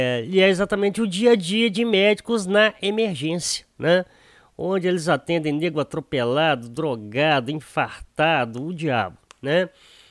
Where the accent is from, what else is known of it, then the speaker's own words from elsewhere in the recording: Guiricema, Minas Gerais, Brazil; lá da minha querida Guiricema, né? Minha cidade natal.